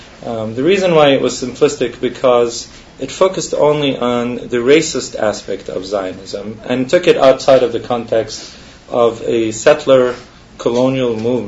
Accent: Lebanon; For many of us Palestinians, especially like myself, who I grew up in Lebanon

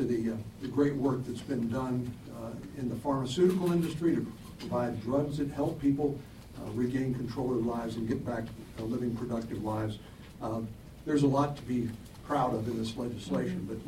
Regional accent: San Antonio, Texas, United States; I think of San Antonio, Bexar County, Texas, which is my hometown

